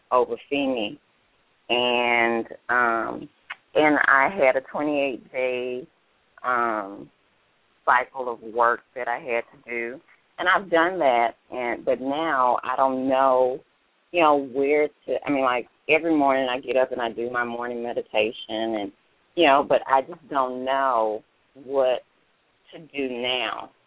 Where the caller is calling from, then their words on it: Oakland, California, United States; I'm calling from Oakland, California.